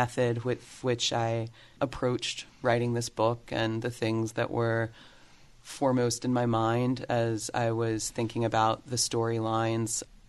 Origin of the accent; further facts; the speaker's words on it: Atlanta, Georgia, United States; Obviously, I'm from Atlanta. This is a part of my history as well. I was fortunately born after it, but the effects of it were still there in my youth